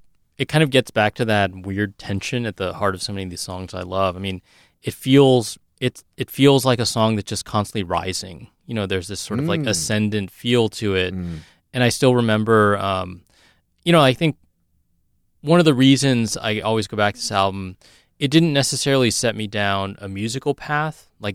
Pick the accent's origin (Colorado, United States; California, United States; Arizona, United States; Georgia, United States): California, United States; growing up in the Bay Area, I listened to Live 105, the modern rock station.